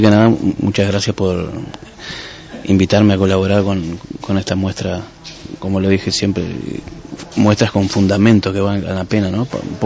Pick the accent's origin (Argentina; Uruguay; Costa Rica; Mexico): Uruguay; yo soy de Uruguay